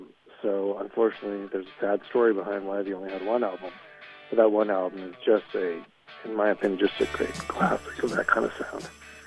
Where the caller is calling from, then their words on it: St. Paul, Minnesota, United States; I'm calling from St. Paul, Minnesota